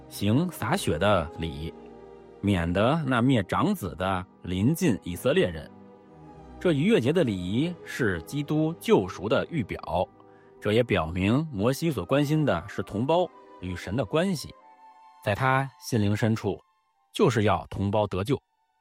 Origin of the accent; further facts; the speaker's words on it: China; 我是中国人，我以自己为中国人而骄傲